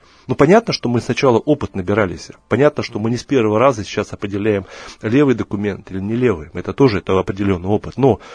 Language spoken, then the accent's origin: Russian; Far East, Russia; я с Дальнего Востока, Илья, я знаю, что такое рыба Камчатского края.